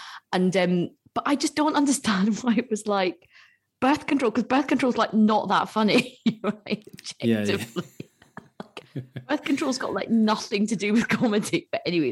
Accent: Glasgow, Scotland, United Kingdom; I'm from Glasgow.

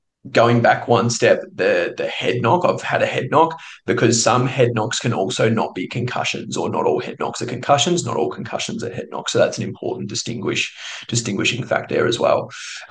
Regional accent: Rochester, Victoria, Australia; So I grew up in Rochester, just outside of Echuca there, and grew up there, played footy, went to school, done all that stuff. Came to Bendigo to study uni.

